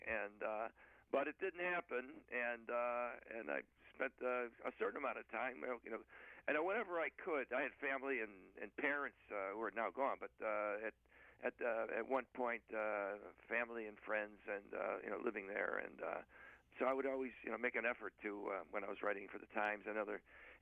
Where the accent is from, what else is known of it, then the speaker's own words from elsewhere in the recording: Chicago, Illinois, United States; But the fact is that I was born and raised in Chicago, and I spent a good part of my boyhood sneaking into Wrigley Field with my friends from the west side of Chicago.